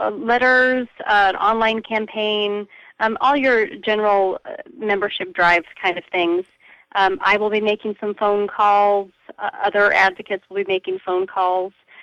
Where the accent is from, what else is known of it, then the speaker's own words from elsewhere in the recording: Nebraska, United States; and I'm from Nebraska. I was born here. My mother was born here. My grandmother was born here, and I'd like to stay